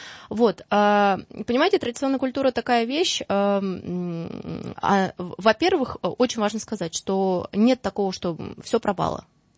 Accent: Siberia, Russia; Я сама родом из деревни, вот последняя пимокатня, да, у нас вот, ну, я из Сибири, там говорят на украинские манеры, да, пимы.

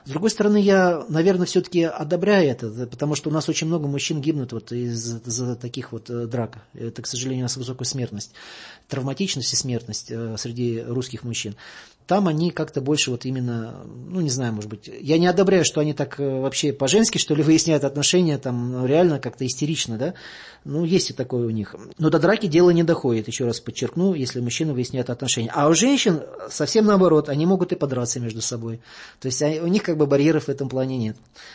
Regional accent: Russia

